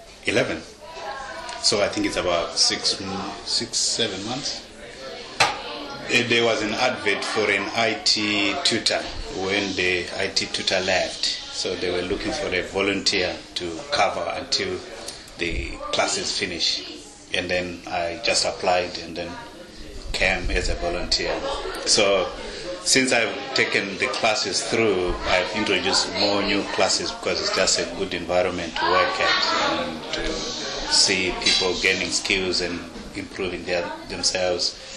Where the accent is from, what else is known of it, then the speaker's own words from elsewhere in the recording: Zimbabwe; moved away; I come from Zimbabwe in 2002.